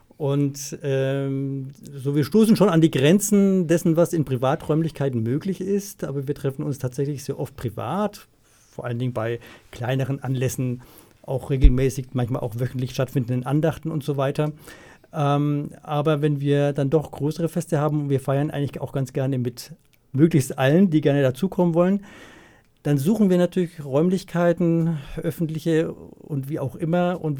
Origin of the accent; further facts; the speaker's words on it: Oldenburg, Lower Saxony, Germany; Bei uns in Oldenburg, wir lieben es gerne zu singen.